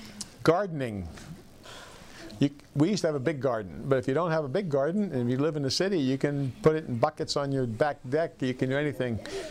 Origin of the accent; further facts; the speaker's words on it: Pittsburgh, Pennsylvania, United States; But we were city dwellers. I grew up in Pittsburgh. I didn't even know where milk came from until my wife had a baby.